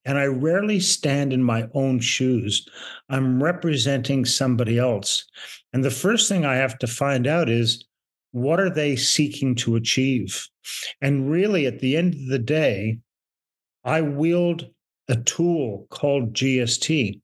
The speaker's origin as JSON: {"language": "English", "country": "Australia", "tie": "born or raised there", "also_born_or_lived": "Canada", "said": "I am Canadian born to Irish parents, and I've been in Australia since I was 12 years old."}